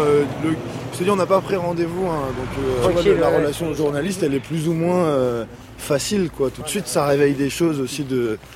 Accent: Poitiers, Nouvelle-Aquitaine, France; born there; moi je suis né dans cette ville, je suis né à Poitiers, dans un quartier Beaulieu juste à côté

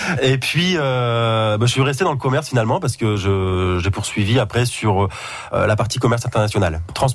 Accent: Arras, Hauts-de-France, France; Enfance à Arras, enfin à côté d'Arras, scolarité à Arras. Et arrivé sur Amiens, si je me souviens bien, aux alentours de mes 20 ans.

